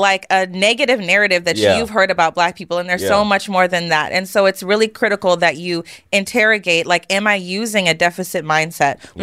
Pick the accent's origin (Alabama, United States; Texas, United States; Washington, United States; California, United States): Washington, United States; Spokane; I am from Spokane, y'all. Rachel Dolezal Land.